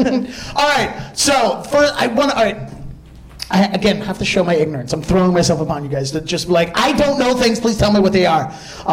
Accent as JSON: {"language": "English", "town": "Baltimore", "region": "Maryland", "country": "United States", "tie": "born or raised there", "said": "I'm more familiar with growing up in Baltimore"}